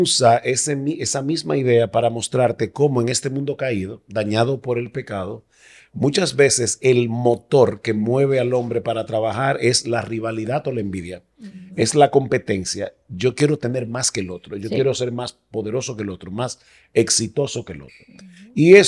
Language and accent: Spanish; San Juan de la Maguana, San Juan, Dominican Republic; Yo recuerdo cuando yo era pequeño, en el pueblo donde yo nací, en San Juan de la Maguana